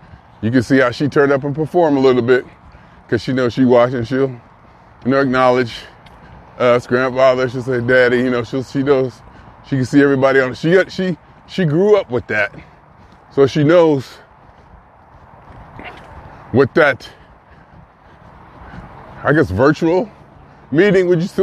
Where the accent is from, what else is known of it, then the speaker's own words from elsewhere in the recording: Ohio, United States; Side note, I'm from Ohio, but I still call it soda.